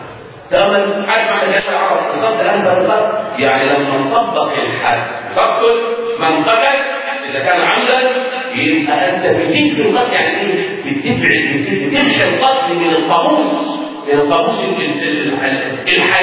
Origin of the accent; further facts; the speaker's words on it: Egypt; احصائيه الحوادث عندنا في مصر في سنه 2007